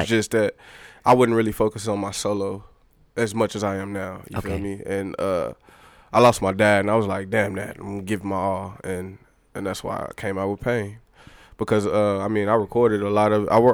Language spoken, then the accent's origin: English; Austin, Texas, United States; Yeah, I'm from Austin.